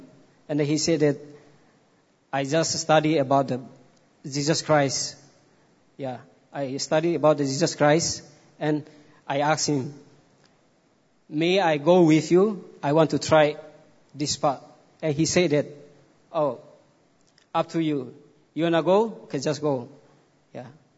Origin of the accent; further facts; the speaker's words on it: Timor-Leste; I'm 31 years old. I am from East Timor.